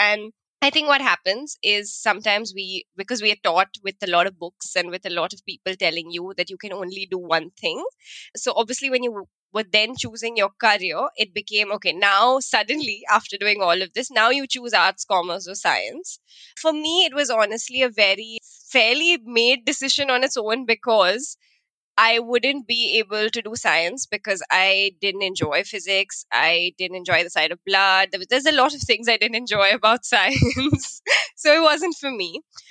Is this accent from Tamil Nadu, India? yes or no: no; Mumbai, Maharashtra, India; I have been born and brought up in Bombay. So I think I spent a large part of my life here and I'm back here.